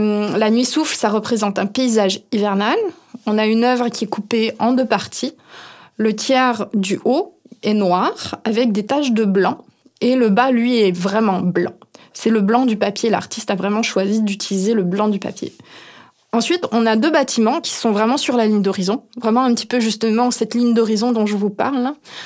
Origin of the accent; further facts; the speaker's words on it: Grand Est, France; moi, je viens de l'Est de la France, je viens des Vosges, de l'Alsace.